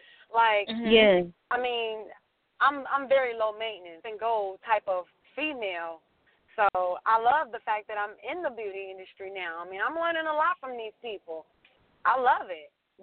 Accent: Cincinnati, Ohio, United States; You know, I'm from Cincinnati. I saw them popping up in Little Cincinnati.

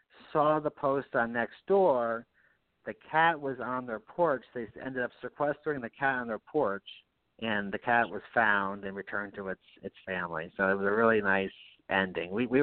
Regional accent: Albany, New York, United States; well, I'm from Upper Washington, but we have Melrose, Pine Hills, Buckingham Lake, Beverwyck, all over the place.

